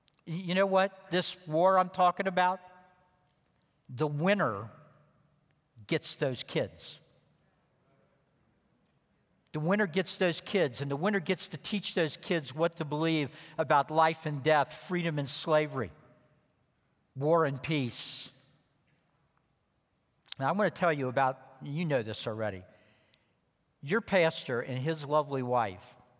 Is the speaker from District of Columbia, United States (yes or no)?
yes; Washington, District of Columbia, United States; since I'm from Washington, D.C., and have to be honest at all times